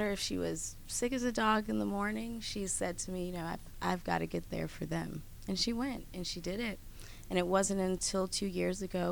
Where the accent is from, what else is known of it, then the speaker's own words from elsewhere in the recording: Toledo, Ohio, United States; now in New York City, United States; I'm from Toledo, Ohio, and I originally moved to New York City to pursue arts career.